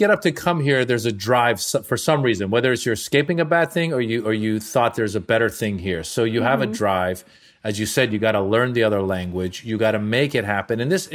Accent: Iran; now in United States; when we came from Iran in the early 80s to America and the hostage situation happened, it was totally illogical, but they would beat up us Iranians who had fled Iran

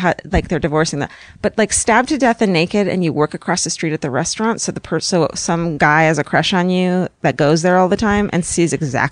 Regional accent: Dundalk, Maryland, United States; I grew up in Dundalk, Maryland. A suburb right side of Baltimore City.

